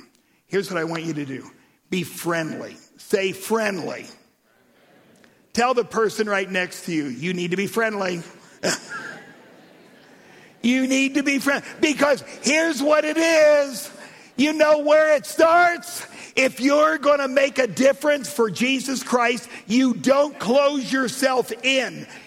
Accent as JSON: {"language": "English", "town": "Jerusalem", "region": "Jerusalem District", "country": "Israel", "tie": "born or raised there", "said": "I said, \"I grew up in Jerusalem.\""}